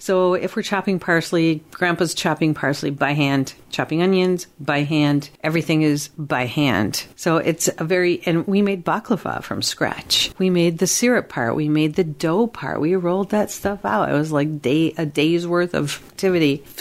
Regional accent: Cudahy, United States; But where I grew up in Cudahy, it was a great place to grow up.

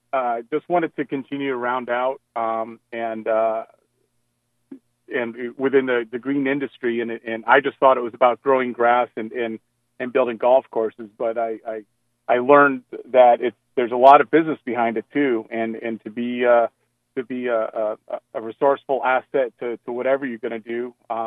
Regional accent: Connecticut, United States; also born or lived in Virginia; So I grew up in Connecticut, high school in Connecticut, and the first golf courses were on the shoreline of Connecticut, and then moved down to the D.C. market in college, went to Virginia Tech

